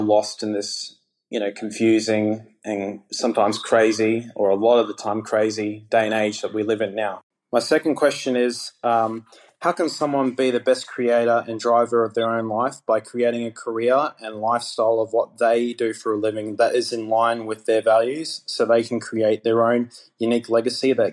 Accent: Brisbane, Queensland, Australia; I'm from Australia. I'm from a city called Brisbane.

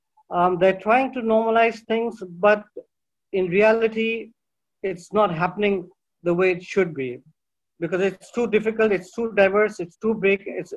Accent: London, United Kingdom; born there; And I was born in London, in Hammersmith.

